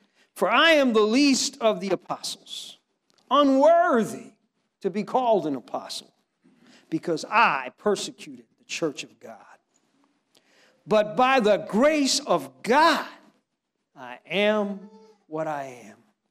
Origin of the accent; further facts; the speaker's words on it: Newark, New Jersey, United States; You know, I come from Newark, New Jersey, originally